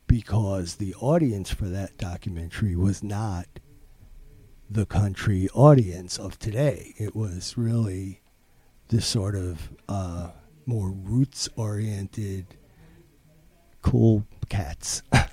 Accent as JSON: {"language": "English", "town": "New York City", "region": "New York", "country": "United States", "tie": "born or raised there", "said": "Growing up in Brooklyn in the 60s, when country music for me was associated with the segregationist South."}